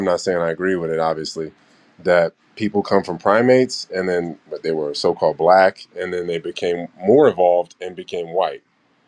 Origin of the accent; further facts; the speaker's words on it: New Jersey, United States; born there; I was born in Jersey, so I'm native right. to Jersey.